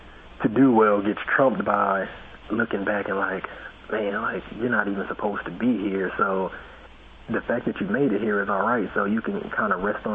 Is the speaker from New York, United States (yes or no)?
no; Flint, Michigan, United States; But, you know, they came from even worse situations growing up in Mississippi and Arkansas than we did. So when you consider the two places, Flint wasn't so bad.